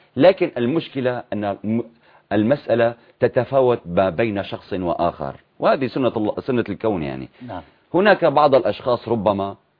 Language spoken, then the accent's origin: Arabic; Syria; moved away; كسوريين في الخارج